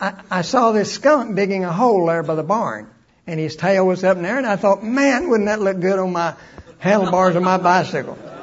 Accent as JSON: {"language": "English", "town": "Fieldton", "region": "Texas", "country": "United States", "tie": "born or raised there", "said": "when I was a kid, I was raised out in West Texas, and it was a small community, Fieldton. We lived there until I was in the third grade"}